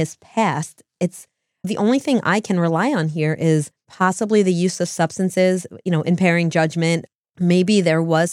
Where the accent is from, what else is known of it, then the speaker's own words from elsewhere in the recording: New Jersey, United States; Which is interesting because we're from New Jersey.